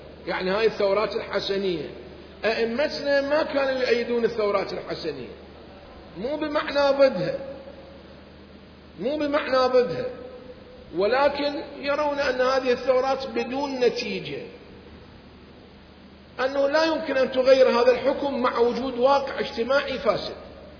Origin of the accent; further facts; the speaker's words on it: Iraq; عبد الله ابن الحسن هنا مدفون عندنا بالعراق طريق الديوانية.